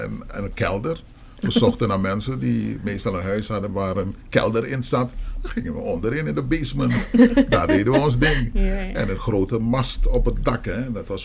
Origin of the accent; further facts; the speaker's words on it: Suriname; now in Netherlands; Ik kwam uit Suriname en ik miste het tropisch gevoel, was er niet.